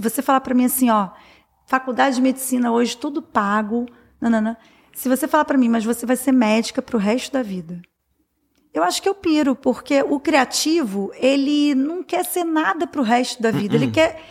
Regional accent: Minas Gerais, Brazil; a minha adolescência foi em Minas... O final da adolescência para o início da juventude, né?

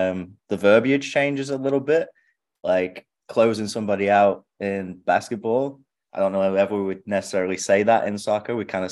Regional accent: Oldham, North West England, United Kingdom; originally I'm from Oldham, England, just outside of Manchester. So originally from the UK

